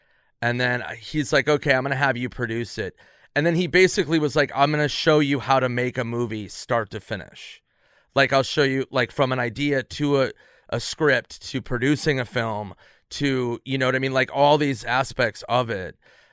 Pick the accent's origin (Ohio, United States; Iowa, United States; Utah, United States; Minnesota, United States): Minnesota, United States; I mean, I had a critic who did that to me from Minnesota, my hometown.